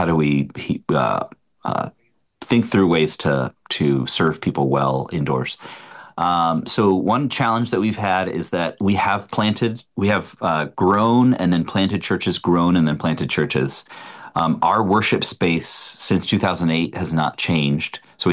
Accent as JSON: {"language": "English", "country": "Mexico", "tie": "born or raised there", "lives_now": "United States", "said": "I was raised, if people are not familiar, I was raised in Mexico, where, 300 days of the year are 65 degrees."}